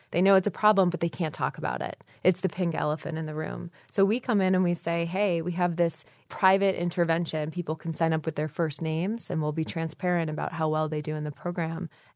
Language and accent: English; Toronto, Ontario, Canada; I don't hail from Michigan. I'm from Toronto, which is close, but I went to University of Michigan.